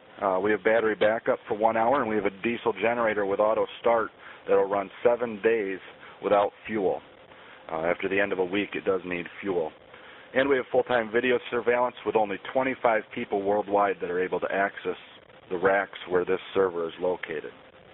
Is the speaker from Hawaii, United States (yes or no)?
no; Grand Rapids, Michigan, United States; also born or lived in Byron Center; actually in my hometown, Grand Rapids, Michigan, Byron Center, Michigan, those two areas is where I grew up